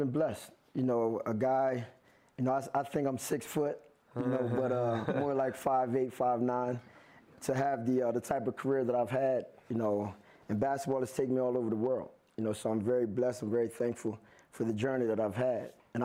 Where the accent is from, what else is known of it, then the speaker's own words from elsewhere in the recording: Chester, Pennsylvania, United States; go back to my city and kind of explore Chester with me.